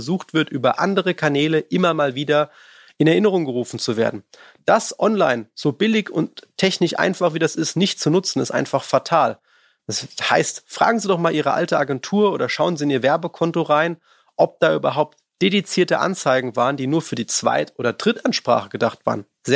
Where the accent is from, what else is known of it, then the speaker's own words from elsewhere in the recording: Frankfurt am Main, Hesse, Germany; wir kommen ja aus Frankfurt am Main